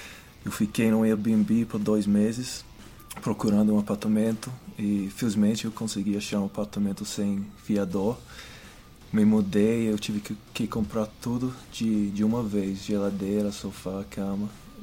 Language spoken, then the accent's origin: Portuguese; Scotland, United Kingdom; Portuguese is a second language; now in São Paulo, Brazil; Sou escocês. Eu moro aqui em São Paulo desde maio do ano passado.